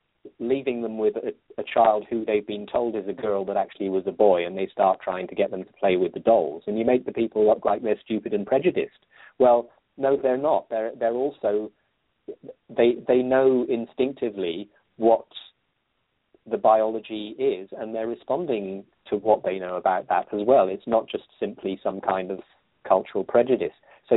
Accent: United Kingdom; I'm British. I'm neutral.

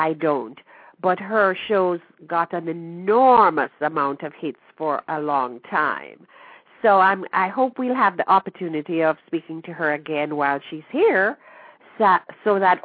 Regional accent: Jamaica; I happen to have been born and raised

